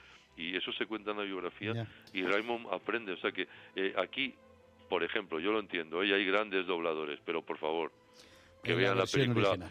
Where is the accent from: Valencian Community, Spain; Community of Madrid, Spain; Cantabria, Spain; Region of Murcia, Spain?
Community of Madrid, Spain; Madrid; nosotros, que somos gente de Antón Martín y de Chamberí